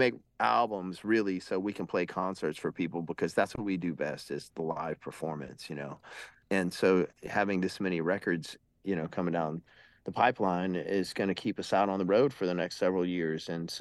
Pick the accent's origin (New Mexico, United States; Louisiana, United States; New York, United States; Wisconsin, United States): Louisiana, United States; He's from Louisiana. I'm from Louisiana, you know, two different generations, but both, you know, blues musicians and lovers of the genre.